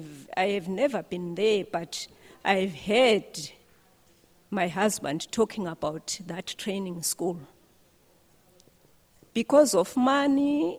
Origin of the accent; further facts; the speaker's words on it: Zimbabwe; Hello, everyone. I'm from Zimbabwe.